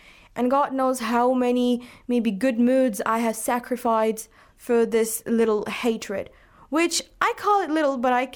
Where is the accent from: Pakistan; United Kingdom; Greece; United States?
Pakistan; I'm from Pakistan and I'm studying English literature.